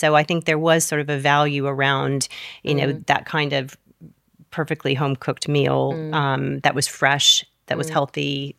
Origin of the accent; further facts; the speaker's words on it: United States; so I'm obviously American, but very English recipes.